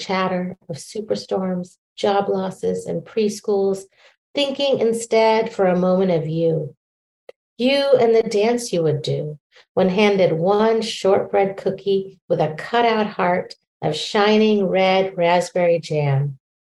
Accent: Midwest, United States; also born or lived in Boston / New York / District of Columbia, United States; And so I grew up in the Midwest for many years. My family's still in Chicago. And so, but I've also lived in Boston. I lived in New York for 15 years. I've lived in DC.

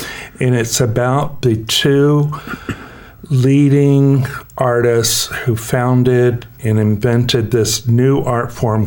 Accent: the South, United States; I grew up in the South, and art was a form of freedom for me.

